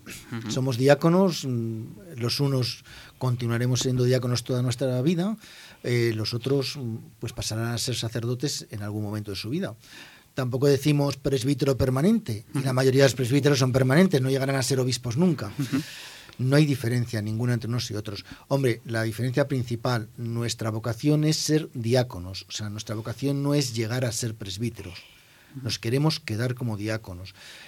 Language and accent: Spanish; Burgos, Castile and León, Spain; also born or lived in Valladolid / Salamanca; yo soy de Burgos, me he movido siempre en Burgos, o en Valladolid, donde no había diáconos entonces, cuando estuve yo, o en Salamanca.